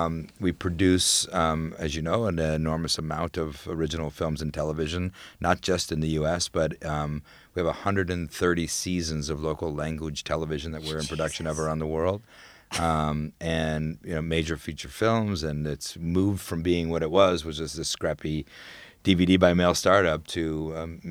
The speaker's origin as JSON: {"language": "English", "town": "Phoenix", "region": "Arizona", "country": "United States", "tie": "born or raised there", "also_born_or_lived": "New Jersey", "said": "I grew up in Phoenix, Arizona. Mm-hmm. Born in New Jersey, but my family moved to Phoenix when I was a kid."}